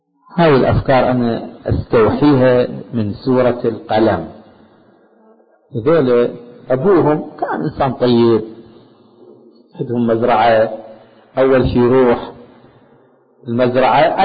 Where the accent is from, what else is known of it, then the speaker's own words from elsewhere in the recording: Karbala, Karbala Governorate, Iraq; كان عندنا في كربلاء شخص